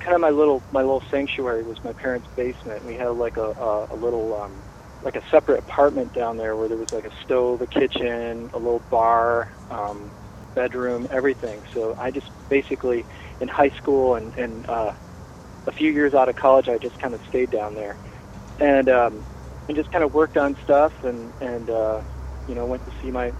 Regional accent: Grand Rapids, Michigan, United States; Well, originally, I'm born and raised in Michigan, Grand Rapids, Michigan.

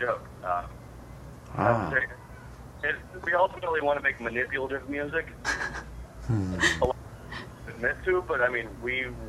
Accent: Rust Belt, United States; The Rust Belt, really, and growing up in the Rust Belt, it's like the 80s never left.

